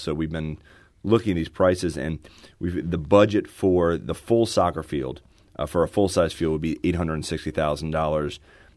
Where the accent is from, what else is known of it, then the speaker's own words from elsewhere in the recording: Virginia, United States; also born or lived in Florida / New Orleans / North Carolina; My wife and I have moved around a lot. I'm from Virginia. I've lived everywhere from 2 stops in Florida to New Orleans to North Carolina.